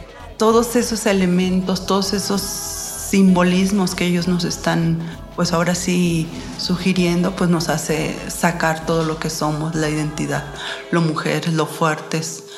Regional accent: Mexico; Entonces son elementos que nos conectan inmediatamente como mujeres y como mexicanas.

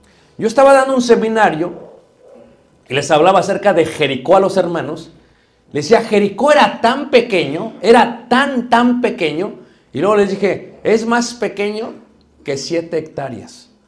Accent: Mexico City, Mexico; yo soy de Ciudad de México

